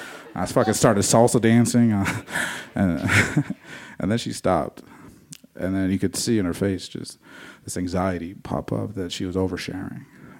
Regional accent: United States; But I'm Native American, so I feel bad

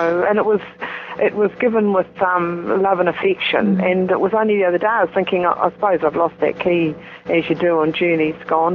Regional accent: Christchurch, Canterbury, New Zealand; I grew up in Christchurch in the South Island of New Zealand. And we were born and raised in Christchurch

